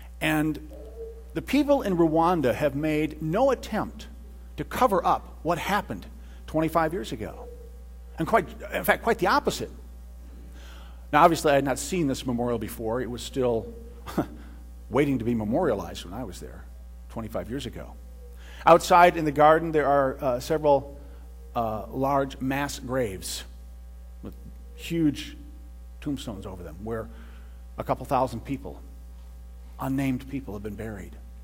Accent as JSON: {"language": "English", "region": "Michigan", "country": "United States", "tie": "born or raised there", "also_born_or_lived": "Bay City", "said": "I was born in Bay City and lived there until I was about 10. And then my folks bought a place up in Gladwin County on a small lake. And that's where I lived through my high school years."}